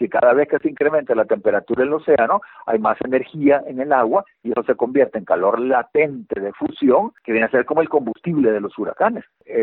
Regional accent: El Salvador; Fíjate lo que está pasando aquí en mi país, El Salvador.

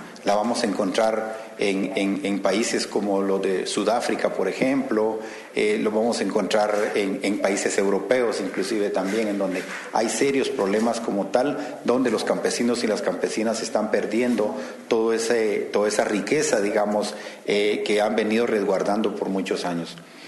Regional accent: Guatemala; esta es una lucha que siempre nos ha gustado como guatemalteco remarcar

